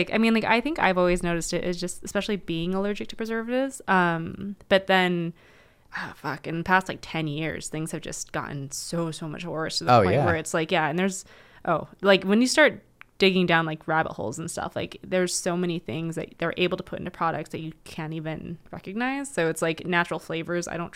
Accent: Utah, United States; born there; And then I was born in Utah. And here I am.

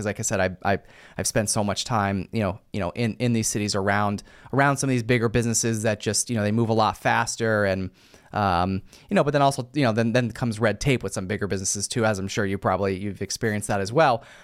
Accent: United States; where I'm from, my hometown, we're a very small, small town, we're only a few hours from New York City. We're only a couple hours from, Philadelphia type thing.

